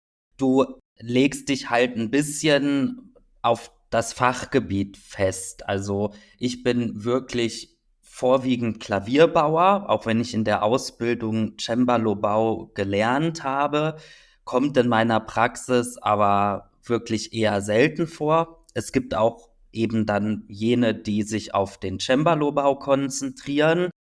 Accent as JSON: {"language": "German", "region": "North Rhine-Westphalia", "country": "Germany", "tie": "born or raised there", "said": "in meiner Heimat in Düsseldorf und Köln"}